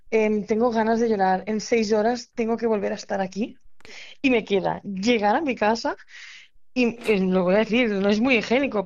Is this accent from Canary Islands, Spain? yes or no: no; Tarragona, Catalonia, Spain; yo soy de Tarragona.